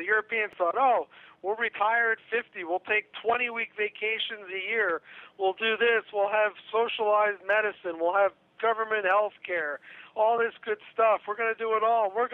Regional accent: Pennsylvania, United States; Or, here, my home state, Pennsylvania, a few days ago, downgraded.

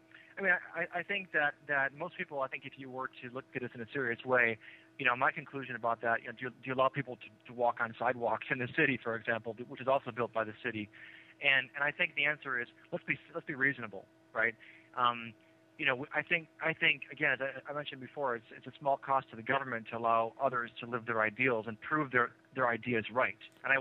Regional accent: Wisconsin, United States; Yes, I'm from Wisconsin, actually. It means a lot to me. I'm from Wisconsin.

